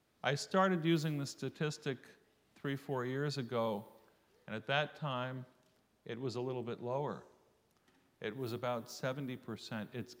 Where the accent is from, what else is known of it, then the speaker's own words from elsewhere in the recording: New York, United States; You can't tell? I'm a New Yorker.